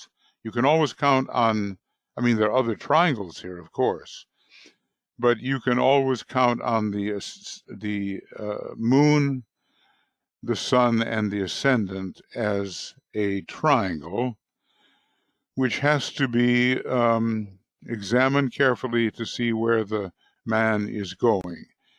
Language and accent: English; United States; I'm an American largely